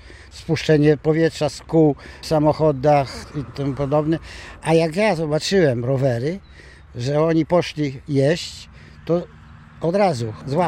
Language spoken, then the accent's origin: Polish; Zamość, Lublin Voivodeship, Poland; born there; I ścigałem się tam w Zamościu, bo ja jestem urodzony w Zamościu.